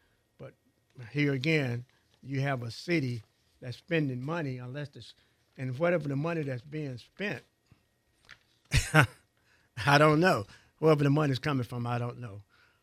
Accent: Pensacola, Florida, United States; also born or lived in Dalton, United States; I was born in Dalton, Alabama, so, you know, I've been in Pensacola all my life, but I was born in Dalton.

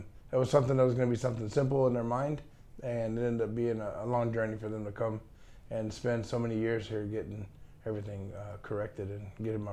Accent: Cypress, Texas, United States; Born and raised in the Cypress area, yes, sir.

